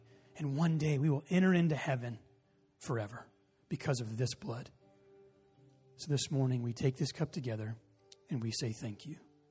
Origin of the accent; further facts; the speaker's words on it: Dallas, Texas, United States; I grew up in Dallas, Texas, so I grew up about 10 minutes from the Texas Ranger Stadium.